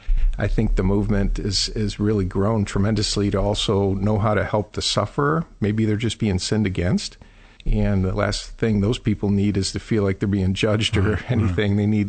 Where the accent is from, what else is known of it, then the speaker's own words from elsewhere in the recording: Chicago, Illinois, United States; also born or lived in Peoria; so I grew up in Chicago, grew up in a church that was very much focused on works and what I needed to do. Moved to Peoria